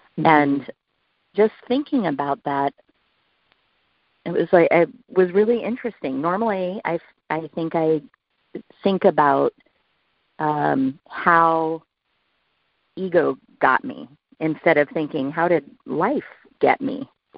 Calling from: Seattle, Washington, United States; I'm calling from Seattle.

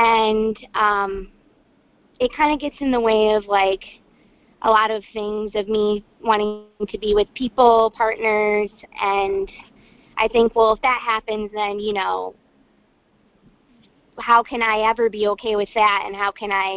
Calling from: Ann Arbor, Michigan, United States; I'm from Ann Arbor, Michigan.

